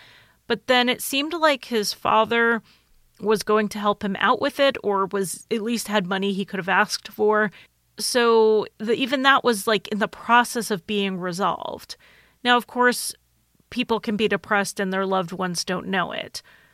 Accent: United States; I'm American, so I don't know anything.

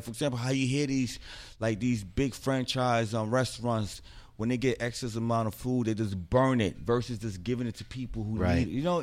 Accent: United States; it makes me really feel like how great and fortunate I am to say I'm an American.

